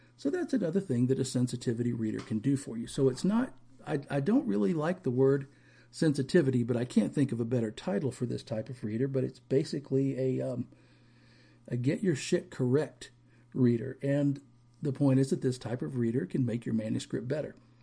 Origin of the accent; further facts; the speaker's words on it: Bible Belt, United States; Growing up in the Bible Belt, I knew a lot of people